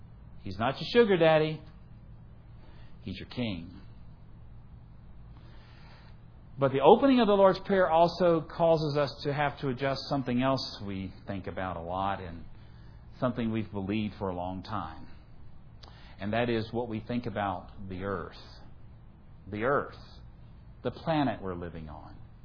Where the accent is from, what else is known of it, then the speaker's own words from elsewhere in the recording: Virginia, United States; I come from Virginia. Best state in the union, sorry.